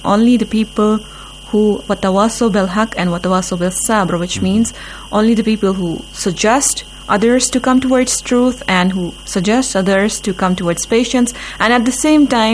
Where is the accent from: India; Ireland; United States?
India; Jammu and Kashmir; I'm from Indian Administrative Kashmir.